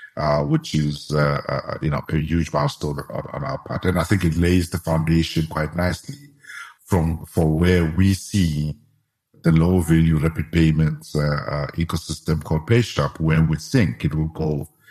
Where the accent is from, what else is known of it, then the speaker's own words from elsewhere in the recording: South Africa; as a South African community, we have shifted away from the traditional payments management process